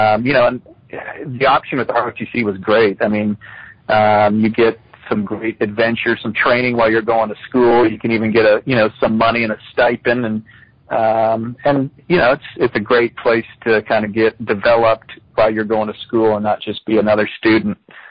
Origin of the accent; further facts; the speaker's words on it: Pittsburg, Kansas, United States; So I grew up in Pittsburgh, Kansas